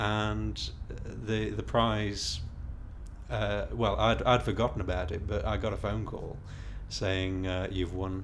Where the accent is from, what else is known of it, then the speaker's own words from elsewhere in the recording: East Midlands, United Kingdom; now in Ipswich, United Kingdom; Because I'm originally from Lincolnshire, I always go to Cadwell Park for the British Superbikes, and living in Ipswich